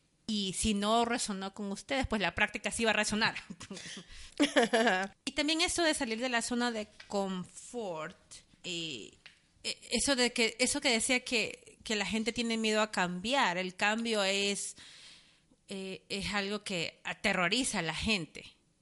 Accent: Ecuador; nosotros que somos de Latinoamérica, específicamente Ecuador, yo

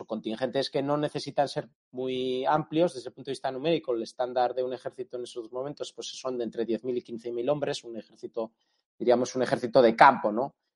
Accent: Spain; para nosotros, como españoles, tiene un especial interés

